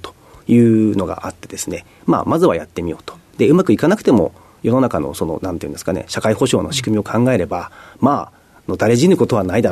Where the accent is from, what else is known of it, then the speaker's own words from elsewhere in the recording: Hachioji, Tokyo, Japan; 東京都の八王子市出身になります。